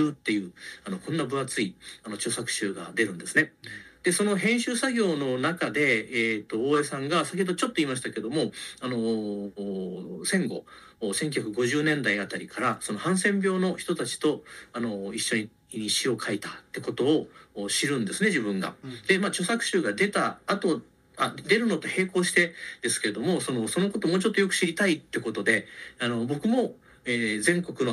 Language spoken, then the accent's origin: Japanese; Sukumo, Kochi, Japan; 僕も高知県の出身で